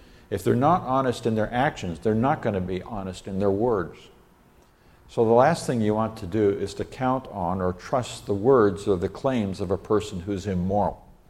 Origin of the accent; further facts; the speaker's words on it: Nigeria; I grew up in Nigeria, West Africa, and where there were still some lions out in the wild and so forth.